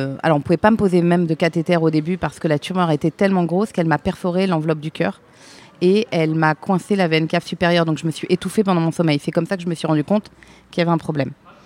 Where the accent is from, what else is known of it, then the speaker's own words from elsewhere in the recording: Île-de-France, France; Je viens de la région parisienne, des Yvelines plus exactement.